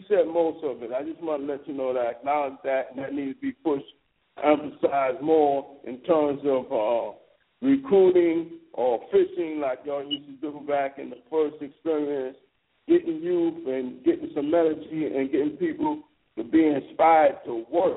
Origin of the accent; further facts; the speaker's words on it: Fort Valley, Georgia, United States; I'm from Fort Valley, Georgia.